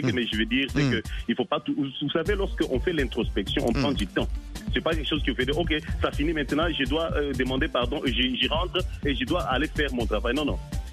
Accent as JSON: {"language": "French", "country": "DR Congo", "said": "on est Congolais."}